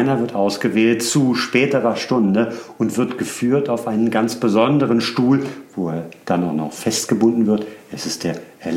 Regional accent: Hamburg, Germany; born there; Ich bin ja gebürtiger Hamburger

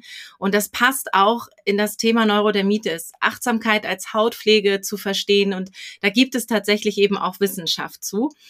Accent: Hamburg, Germany; Ich bin Hamburgerin

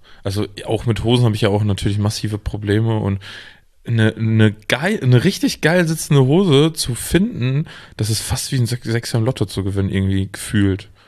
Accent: North Rhine-Westphalia, Germany; Und ich komme aus dem Münsterland. Hier ist es das genaue Gegenteil der Fall.

